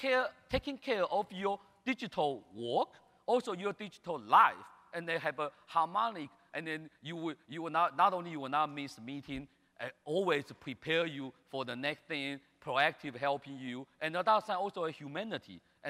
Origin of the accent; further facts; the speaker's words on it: Beijing, China; English is a second language; Well, I come from Beijing. Every day, people talking about smog and all this stuff.